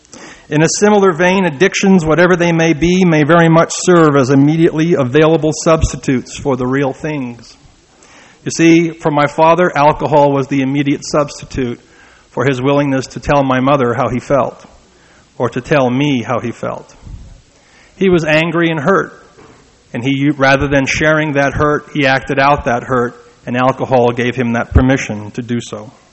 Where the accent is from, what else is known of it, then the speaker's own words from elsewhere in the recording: Belfast, Northern Ireland, United Kingdom; also born or lived in New York, United States; now in Utah, United States; actually I originate from Belfast, Northern Ireland, but over the last 5 years I come from New York, and my relocation to Utah has been a painful one.